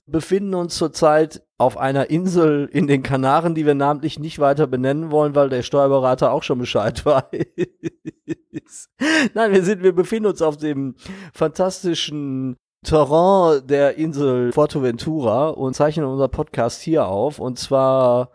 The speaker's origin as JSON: {"language": "German", "town": "Gelsenkirchen", "region": "North Rhine-Westphalia", "country": "Germany", "tie": "born or raised there", "said": "meine Jugend in Gelsenkirchen verbracht und war auf einer sehr großen Gesamtschule in Gelsenkirchen."}